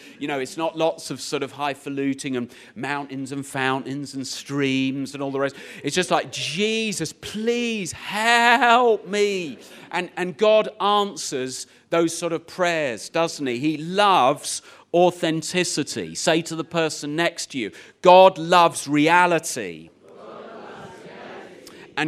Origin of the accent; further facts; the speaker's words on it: East of England, United Kingdom; where I grew up in Cambridgeshire, we used to live at the top of a hill.